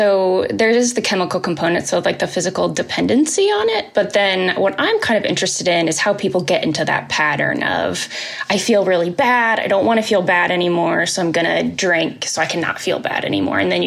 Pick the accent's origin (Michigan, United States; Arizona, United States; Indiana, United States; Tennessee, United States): Indiana, United States; Indianapolis; now in Lexington, United States; I am from Lexington, Kentucky right now. I'm originally from Indianapolis, but we're in Kentucky at the moment.